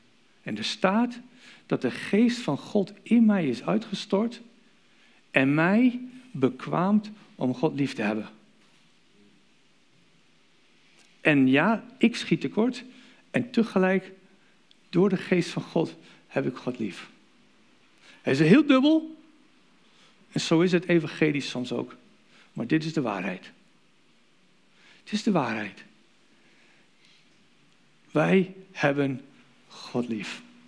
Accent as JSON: {"language": "Dutch", "country": "Canada", "tie": "born or raised there", "moved": "yes", "lives_now": "United States", "said": "Ik ben in Canada geboren, opgegroeid en later zijn we naar Amerika verhuisd."}